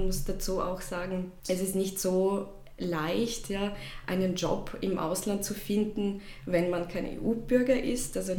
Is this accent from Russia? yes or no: yes; Russia; German is a second language; moved away as an adult; now in Austria; Ja, ich komme ursprünglich aus Russland, ich bin dort aufgewachsen und ich bin vor 8 Jahren nach Österreich gekommen.